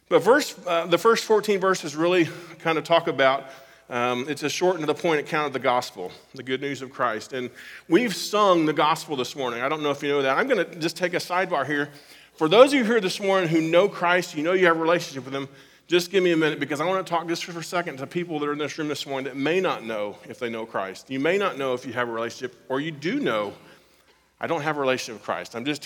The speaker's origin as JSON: {"language": "English", "town": "Kansas City", "region": "Missouri", "country": "United States", "tie": "born there", "said": "I grew up, or I was born in Kansas City, Missouri, and so when I started collecting them, I was a fan of the Royals"}